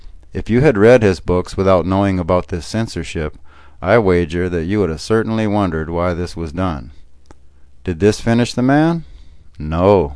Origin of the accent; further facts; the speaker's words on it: Texas, United States; As a Texan, it has always intrigued me just how many Texans there are in history's woodpile.